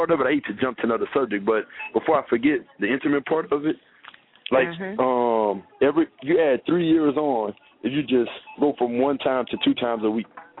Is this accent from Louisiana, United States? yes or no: yes; Louisiana, United States; now in Houston, United States; I'm from Louisiana, and if you know anything about Louisiana, you know the food not no joke.